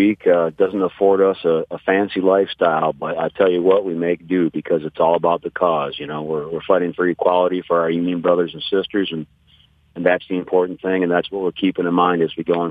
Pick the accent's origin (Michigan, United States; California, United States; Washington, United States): Michigan, United States; Flint; You know, I grew up in Flint. I've been poor most of my life